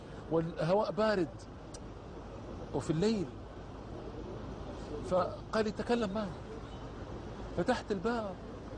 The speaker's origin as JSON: {"language": "Arabic", "country": "Algeria", "said": "كان عندنا في الجزائر في جامعة الأمير عبد القادر في قسنطينة"}